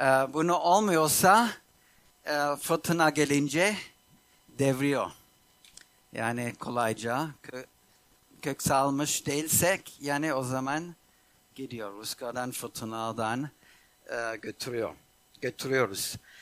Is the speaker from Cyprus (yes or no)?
no; Germany; Ben kendi hayatımda bunu yaşadım. Ben Almanya'da büyüdüm. Bizim iki katlı evimiz vardı.